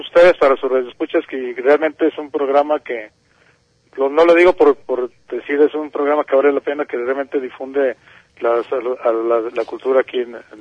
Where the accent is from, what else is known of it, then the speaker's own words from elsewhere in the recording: Mexico; simplemente instrumentamos con el sentir de nosotros como mexicanos